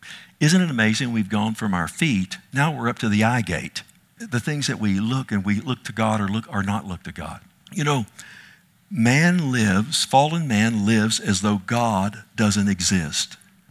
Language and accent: English; Texas, United States; everything there was concrete, man, and I was from Texas.